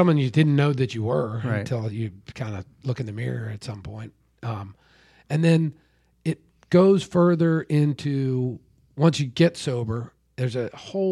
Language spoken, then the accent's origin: English; Towson, Maryland, United States; I grew up in the Baltimore area. Towson is the neighborhood. Okay. Which is a lacrosse neighborhood, kind of.